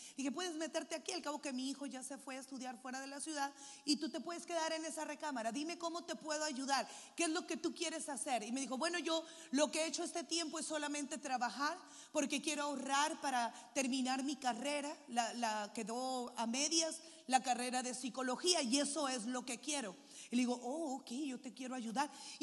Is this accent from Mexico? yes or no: yes; San Luis Río Colorado, Sonora, Mexico; born there; moved away; Yo nací en San Luis Río Colorado, Sonora, y después de unos años nos fuimos a vivir a Estados Unidos, y Dios y sus ocurrencias nos mandó a México otra vez.